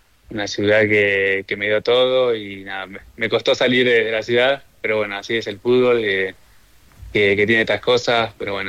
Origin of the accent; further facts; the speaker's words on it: Ensenada, Buenos Aires Province, Argentina; yo soy de Ensenada, queda pegado a La Plata. Nada, es como una ciudad muy tranquila, cerca del río. Nada, hay bastante cosas para hacer porque dentro de todo no es muy grande